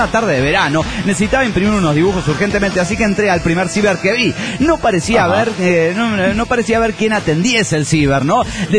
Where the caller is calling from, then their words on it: New York, United States; de New York, Estados Unidos de Norteamérica.